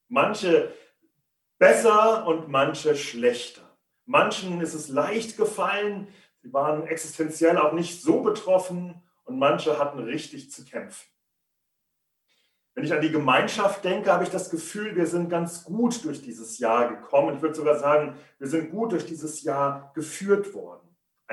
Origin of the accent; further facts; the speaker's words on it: Rhineland-Palatinate, Germany; Ich bin aufgewachsen im Westerwald. Und zwar in der Waldstraße.